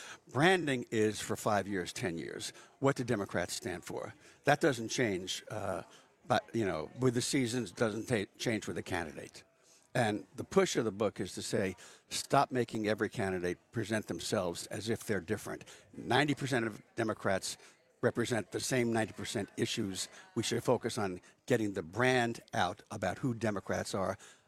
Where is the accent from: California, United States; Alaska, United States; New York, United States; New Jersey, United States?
New York, United States; You know, I'm a New Yorker.